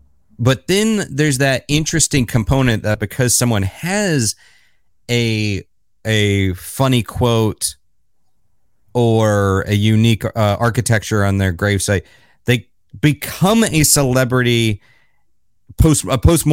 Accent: Florida, United States; now in New York City, United States; I'm based in New York City, not too far from you, I guess. But I'm originally from Florida

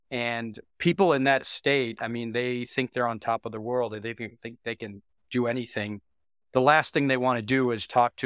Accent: Toledo, Ohio, United States; now in Chicago, United States; I've spent more of my life in Chicago than anywhere else. So I kind of consider this my hometown, but Toledo is where we grew up.

